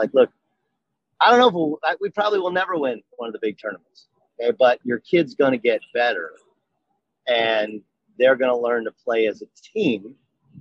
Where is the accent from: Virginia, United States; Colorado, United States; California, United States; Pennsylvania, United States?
California, United States; Orange; Like I grew up in Orange, California, Barrio El Medina.